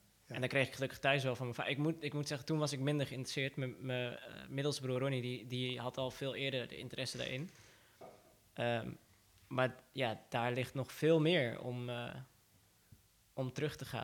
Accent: Iraq; ik kom uit Irak, maar ik ben christelijk. Dus Mesopotamia, daar stammen wij af. Dus dan woon je in een islamitisch land, terwijl je zelf niet islamitisch bent.

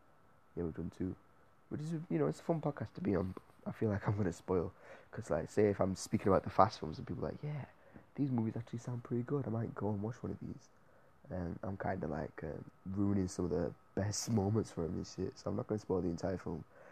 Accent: England, United Kingdom; I'm obviously from England. If you can't tell, yeah, obviously, if you can't tell, but I'm from England, so it's kind of like close to home.

